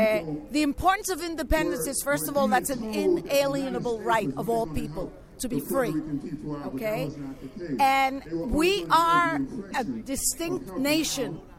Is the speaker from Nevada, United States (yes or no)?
no; New York City, New York, United States; also born or lived in Puerto Rico; And I grew up in New York City, okay? My family brought me here in 1951. So I grew up in New York City, and from New York City, yo todavía hablo español, okay? Because in my house, we spoke Español.